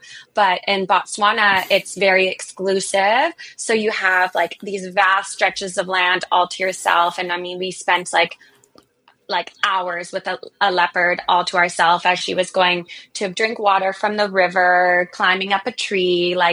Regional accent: Canada; When I was growing up in Canada

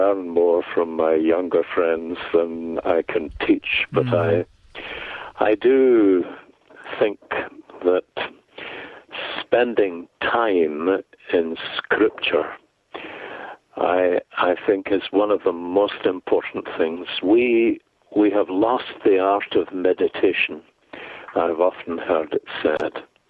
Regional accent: Glasgow, Scotland, United Kingdom; Yes, well, I was brought up in Glasgow, and William Still came to Glasgow to be an assistant to Dr. William Fitch

